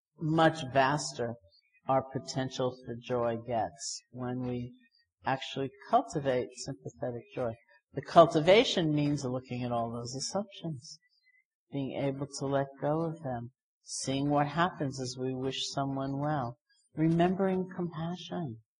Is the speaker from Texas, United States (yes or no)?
no; New York, United States; in terms of my personal family and cultural conditioning, I am a New Yorker